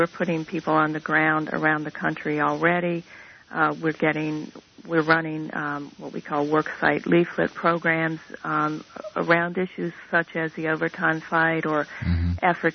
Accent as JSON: {"language": "English", "region": "the South", "country": "United States", "said": "Now, I'm from the South, too."}